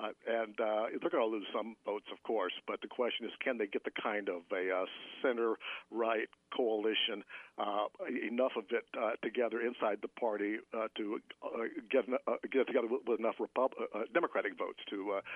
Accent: Ohio, United States; I grew up in John Boehner's district. I probably mentioned that to you before, down there in southwestern Ohio, and between Cincinnati and Dayton.

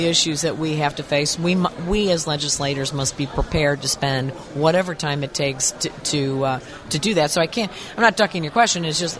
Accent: Chicago, Illinois, United States; I'm a West Side Chicago girl.

